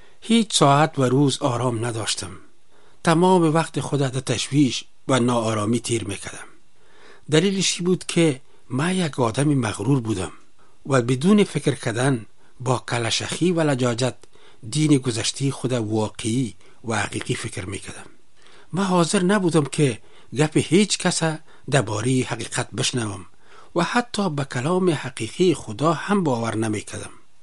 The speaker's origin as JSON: {"language": "Persian", "country": "Afghanistan", "moved": "yes", "lives_now": "Delhi, India", "said": "من از افغانستان هستم. مدت چند سال است که در هندوستان در شهر دیلی به حیث مهاجر زندگی میکنم."}